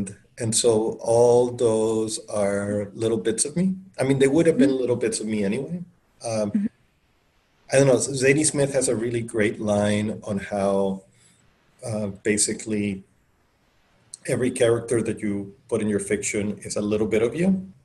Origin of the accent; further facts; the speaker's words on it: Colombia; also born or lived in Venezuela; now in United States; I grew up in Colombia. So I grew up in, I was born in Colombia, and then almost immediately after I was, my dad got a job in Venezuela.